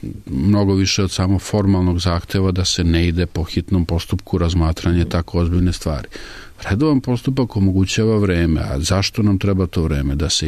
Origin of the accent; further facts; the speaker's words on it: Belgrade, Serbia; čak i kao Beograđanin